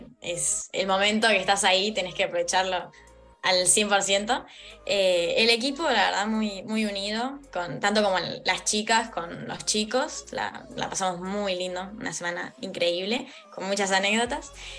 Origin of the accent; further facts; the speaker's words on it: Plottier, Neuquén, Argentina; yo tengo 16 años, soy de Plotier, Neuquén, y juego en Comahue Golf Club.